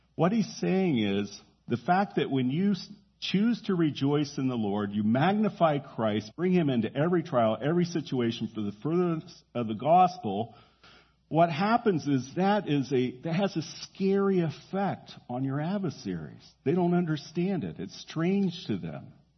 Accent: the South, United States; In the North, you can't get an amen for nothing. I'm from the South, and boy, you can get them like that.

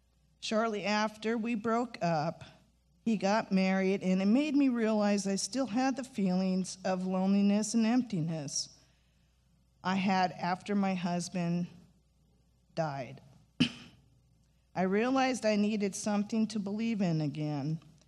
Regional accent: Santa Clara, California, United States; as a child growing up in Santa Clara, I was raised to be Catholic. I attended church, catechism, and Catholic school as well.

